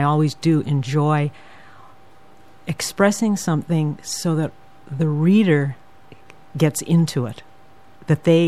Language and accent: English; Canada; I feel I'm Canadian, or North America, and now this is my home.